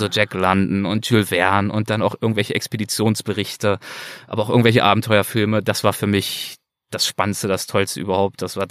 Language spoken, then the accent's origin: German; Berlin, Germany; ich bin behütet aufgewachsen in Berlin, Hohenschönhausen im Plattenbau.